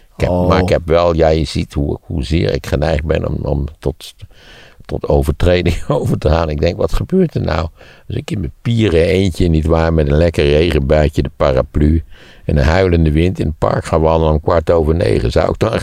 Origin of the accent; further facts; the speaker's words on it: Wageningen, Gelderland, Netherlands; Waar ik opgegroeid ben in Wageningen, had je achter die huizen altijd zo'n poortje, weet je wel.